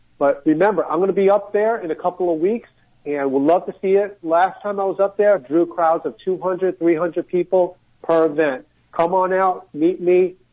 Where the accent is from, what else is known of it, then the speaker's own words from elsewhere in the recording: New York, United States; And of course, you know, we are both from New York.